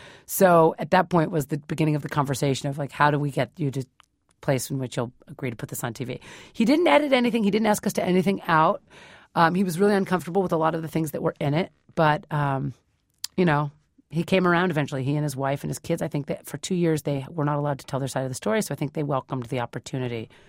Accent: San Francisco, California, United States; now in New York, United States; Where I'm from San Francisco and I live in New York. So where I'm from, we don't consider these issues.

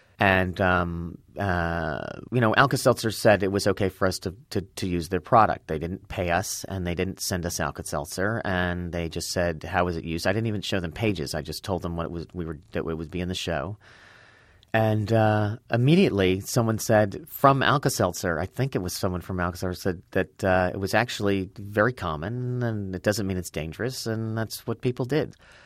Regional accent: Los Angeles, California, United States; I grew up in Los Angeles and I knew this was an old department store chain.

